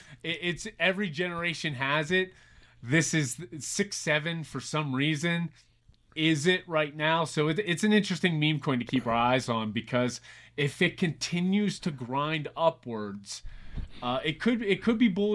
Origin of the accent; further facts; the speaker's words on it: Pittsburgh, Pennsylvania, United States; Yeah, I'm from the Pittsburgh area, so everybody out there knows Giant Eagle